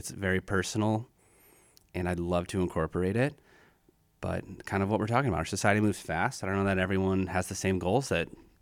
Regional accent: Illinois, United States; I grew up in Cook County, beautiful forest preserves. Bussey Woods is probably the biggest one.

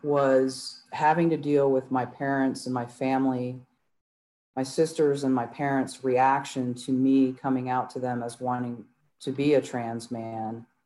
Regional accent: New Orleans, Louisiana, United States; born there; because I was born in New Orleans and you legally can't change your birth unless you go through this whole legal process.

